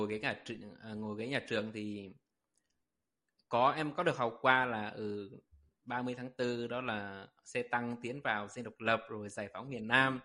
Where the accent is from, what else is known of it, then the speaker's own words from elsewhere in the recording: Northern Vietnam, Vietnam; Thì như bản thân em là một người Bắc đúng không ạ, một người Bắc chính thống luôn